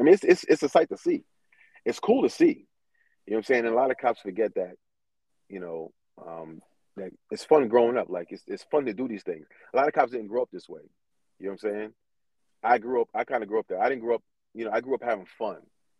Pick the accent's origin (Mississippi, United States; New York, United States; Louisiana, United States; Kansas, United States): New York, United States; now in Baltimore, United States; I mean, I remember growing up in New York where if you got caught with a gun, it was said it was a year for each bullet.